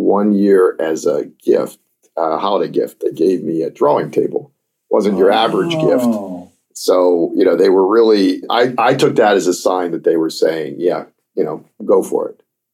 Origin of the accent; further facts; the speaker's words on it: Rockville, Maryland, United States; I grew up in Rockville, Maryland, and, you know, I didn't, you know, certainly, you know, coming down to DC, we'd come down to museums and stuff.